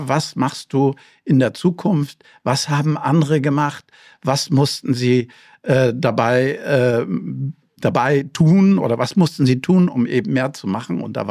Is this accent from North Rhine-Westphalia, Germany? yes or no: no; Langsdorf, Mecklenburg-Vorpommern, Germany; now in Hamburg, Germany; Naja, aufgewachsen bin ich in Langsdorf, Mecklenburg-Vorpommern, etwa 20 Kilometer von Rostock entfernt. Dieser Ort kennt eigentlich niemand.